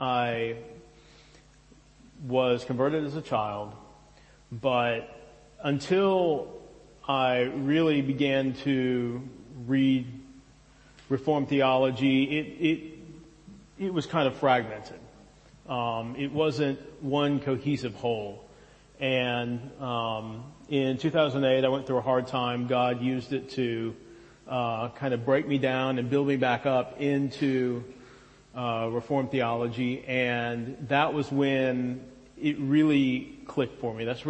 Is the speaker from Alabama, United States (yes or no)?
yes; Birmingham, Alabama, United States; born there; now in Jackson, United States; I was born in Birmingham, Alabama. I live in Jackson, Mississippi right now.